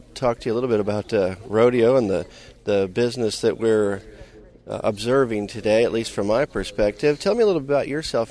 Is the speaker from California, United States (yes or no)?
no; Arcadia, Florida, United States; Well, I'm from Florida, and kind of grew up right near Arcadia